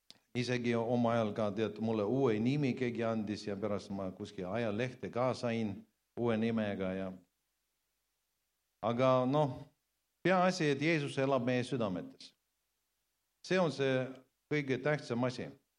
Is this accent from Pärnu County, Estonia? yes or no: yes; Pärnu, Pärnu County, Estonia; ma elan Juris, see on päris hea küla, et lasta siis olla. Muidu ma olen pärnakas.